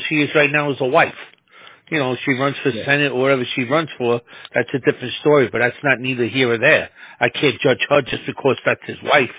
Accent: Jersey City, New Jersey, United States; You're talking to somebody who's born and raised in Jersey City, somebody who's, okay, you know, knows the Hudson County machine

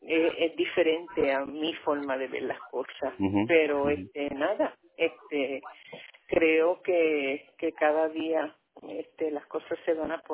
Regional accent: Chicago, Illinois, United States; also born or lived in New York; now in Puerto Rico; Primero, yo nací en Nueva York y me crié en Chicago. Y entonces, yo llevo aquí 45 años ya en Puerto Rico.

